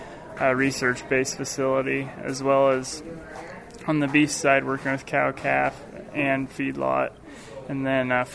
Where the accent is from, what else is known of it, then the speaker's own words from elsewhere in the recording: Washington, Kansas, United States; I'm from the Washington County FFA chapter in Washington, Kansas.